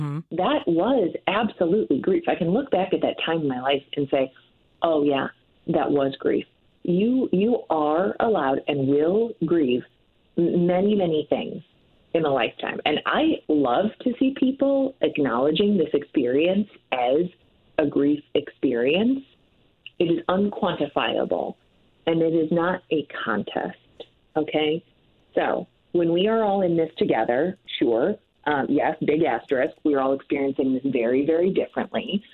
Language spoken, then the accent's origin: English; Minnesota, United States; now in Phoenix, United States; I have defected, as evidenced in my accent, in the way that I present my vowels. Do not worry. I shall always be a Minnesotan.